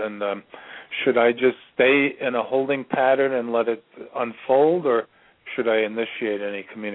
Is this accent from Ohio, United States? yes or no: no; Ashland, Virginia, United States; I'm from Ashland, Virginia, too, Karen.